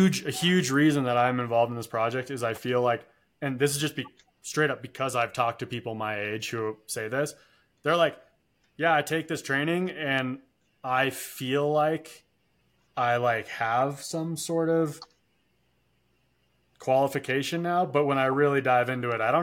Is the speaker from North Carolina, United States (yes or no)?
no; Colorado, United States; Like, I mean, I grew up in Colorado, so I think I have a skewed view on this.